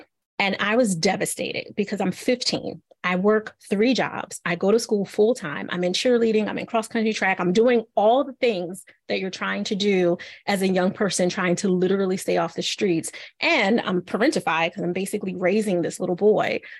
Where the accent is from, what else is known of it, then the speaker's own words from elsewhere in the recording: Philadelphia, Pennsylvania, United States; I'm from Philly, right?